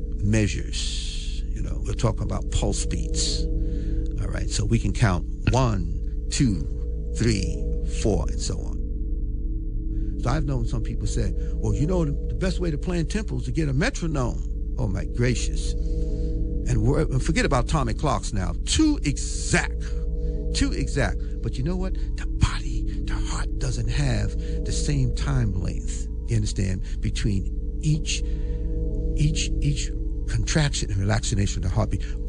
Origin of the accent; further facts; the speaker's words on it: Jamaica, New York, United States; I'm really right from Jamaica there.